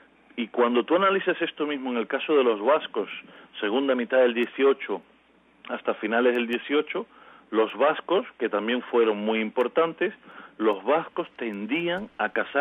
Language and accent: Spanish; Cuba; no me veían como cubano. Pero cuando decía no, que yo soy de la isla de Cuba